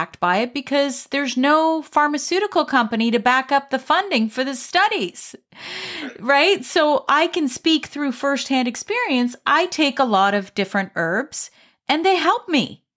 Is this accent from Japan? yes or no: no; Canada; Because everyone talks about pellets in the U.S. and I'm Canadian